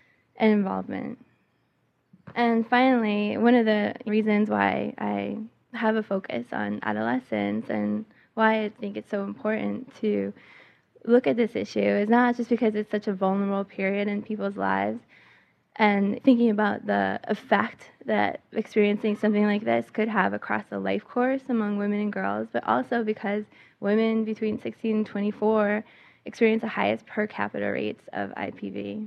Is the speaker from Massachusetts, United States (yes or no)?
yes; Massachusetts, United States; I grew up in Massachusetts. I saw a lot of this happening as a teenager